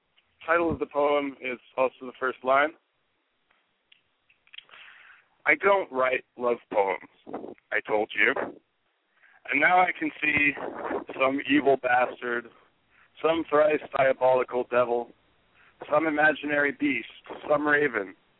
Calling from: Tucson, Arizona, United States; I'm calling from Tucson, Arizona.

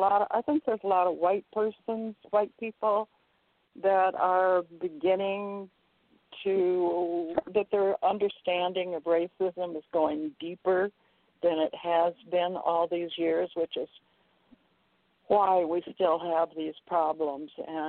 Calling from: Seattle, Washington, United States; No, I'm just listening from Seattle, and I think that Mr. Cloy is an extremely wise man.

